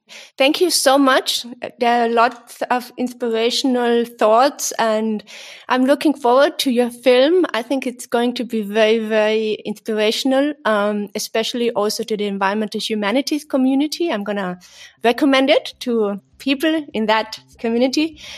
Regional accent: Austria; I grew up in the Alps

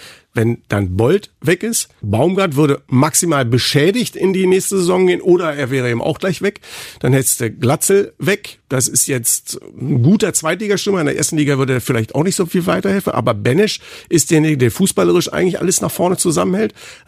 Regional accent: Berlin, Germany; ich bin ja eigentlich Berliner und meine Eltern leben in Berlin, wohnen am Schachtensee

